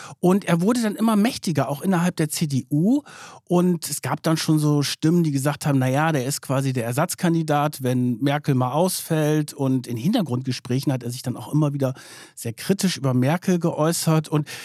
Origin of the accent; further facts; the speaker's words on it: Lower Saxony, Germany; Ja, ich komme ja aus Niedersachsen. Ich weiß das natürlich. Das ist in der Nähe von Hannover.